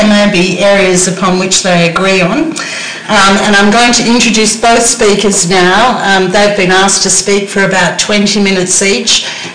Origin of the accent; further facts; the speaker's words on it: Western Australia, Australia; I'm the member for Haslack and I'm from Western Australia.